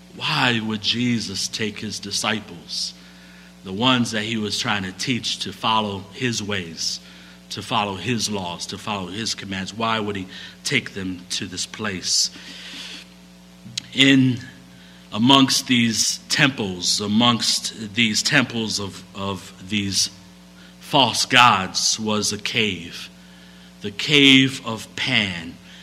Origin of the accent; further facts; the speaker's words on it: Illinois, United States; I'm from the city. I grew up in the Humboldt Park neighborhood